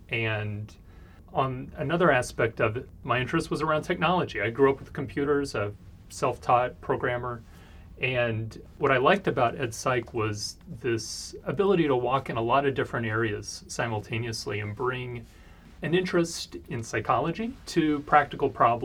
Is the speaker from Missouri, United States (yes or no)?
yes; Springfield, Missouri, United States; also born or lived in Edgefield, South Carolina; Yeah, family's from Springfield, Missouri.